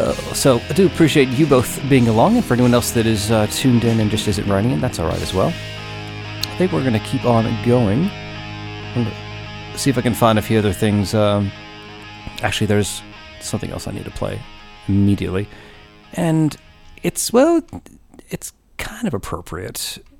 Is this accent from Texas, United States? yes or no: yes; Texas, United States; Why? Because I'm from Texas.